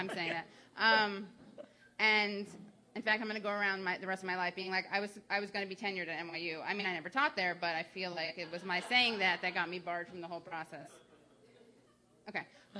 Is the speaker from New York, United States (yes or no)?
yes; New York, United States; I grew up on the Upper West Side, and he lived beneath my parents, and not socioeconomically, just physically beneath my parents.